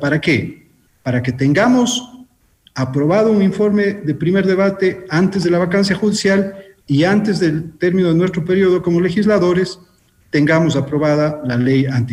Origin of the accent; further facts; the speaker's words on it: Ecuador; de acuerdo a las necesidades que tenemos como ecuatorianos